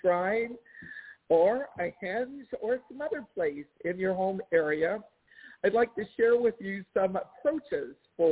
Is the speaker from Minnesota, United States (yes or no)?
no; Washington, District of Columbia, United States; I grew up in the Washington, D.C. area